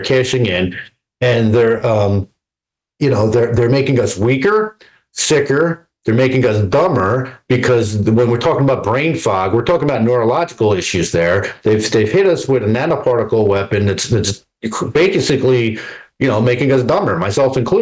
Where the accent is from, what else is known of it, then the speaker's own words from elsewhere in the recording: New Jersey, United States; now in Florida, United States; because I've been here since 2004, but I'm originally from Jersey.